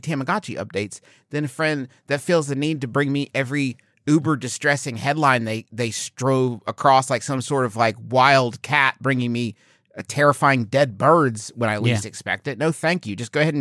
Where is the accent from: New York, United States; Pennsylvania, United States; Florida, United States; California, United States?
Florida, United States; Every year in my hometown in Florida, they throw the annual Sop Choppy Worm Grunting Festival.